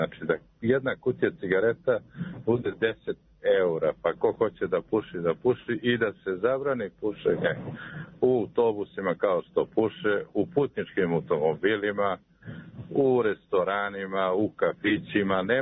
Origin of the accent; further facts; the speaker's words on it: Kosovska Mitrovica, Mitrovica District, Kosovo; born there; pošto sam rođen na Kosovu, inače u Kosovskoj Mitrovici, ja se sećam kao dete